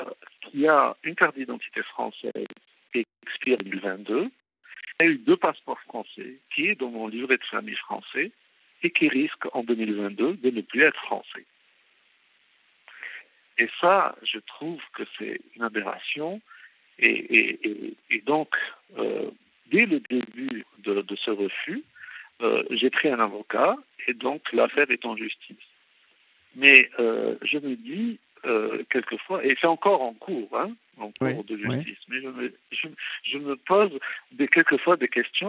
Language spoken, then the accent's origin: French; France; now in Africa; je vis dans un pays arabe, je vis en Afrique, mais je suis français.